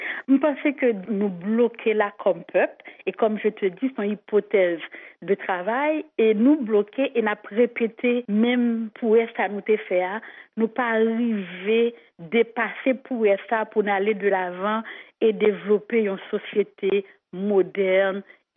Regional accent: Haiti; moi, en tant qu'haïtienne, comme je suis racine

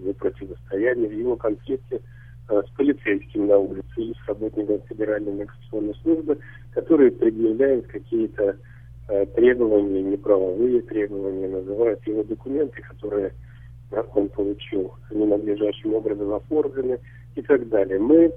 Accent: Russia; Да, я российский гражданин, татарин.

